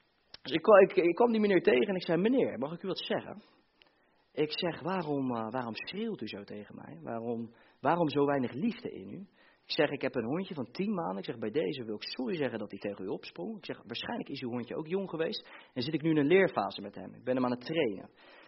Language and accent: Dutch; Bleiswijk, South Holland, Netherlands; born there; ik ben in Blijswijk geboren